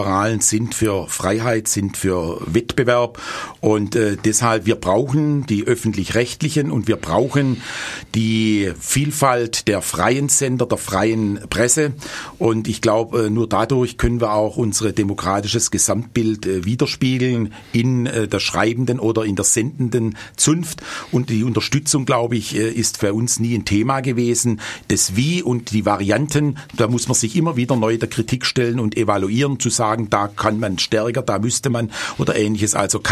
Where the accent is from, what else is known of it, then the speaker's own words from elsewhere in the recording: Schwäbisch Hall, Baden-Württemberg, Germany; born there; Ja, zunächst mal, ich bin in Hall geboren. Ich sage immer nicht Schwäbisch Hall, sondern in Hall geboren.